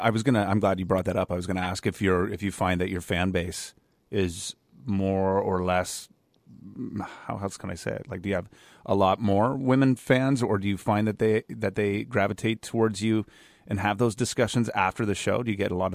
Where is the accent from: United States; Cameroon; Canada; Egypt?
Canada; I'm from Canada. I've never even been there before.